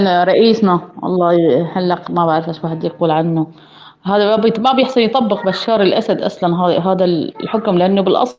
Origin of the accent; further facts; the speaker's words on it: Syria; مر 80 سنه عندنا بسوريا، خلقت اجيال كثيره وانفسدت يعني بسبب هالحاكم.